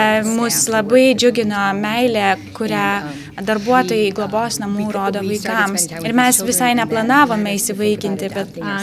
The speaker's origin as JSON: {"language": "Lithuanian", "country": "United States", "accent": "American", "second_language": "Lithuanian", "said": "Jeigu aš aš jam pasakau kažkokį žodį lietuviškai su akcentu amerikietišku"}